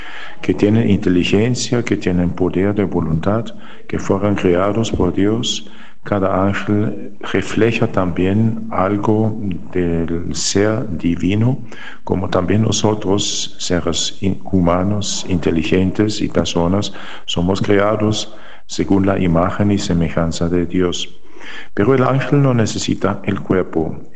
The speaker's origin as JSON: {"language": "Spanish", "country": "Germany", "second_language": "Spanish", "said": "Me presento … soy alemán, sacerdote de la Orden de la Santa Cruz."}